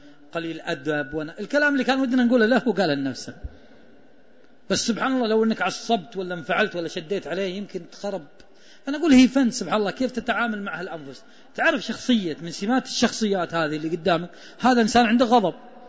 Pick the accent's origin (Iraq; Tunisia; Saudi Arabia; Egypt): Saudi Arabia; Taif, Makkah Province; also born or lived in Riyadh; أنا من مواليد الحوية الطائف، ورحنا الرياض